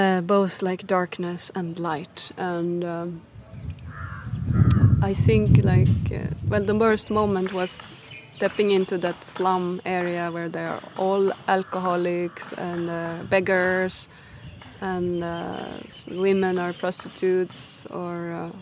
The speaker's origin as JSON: {"language": "English", "country": "Sweden", "second_language": "English", "said": "Yes, I'm from Sweden and I'm a journalist and filmmaker."}